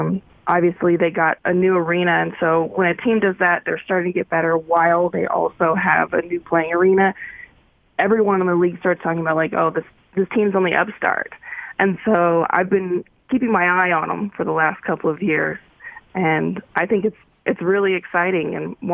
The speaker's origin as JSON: {"language": "English", "town": "Paradise", "region": "California", "country": "United States", "said": "And when I say I'm from Paradise, there's always kind of like this really bummer look on their face"}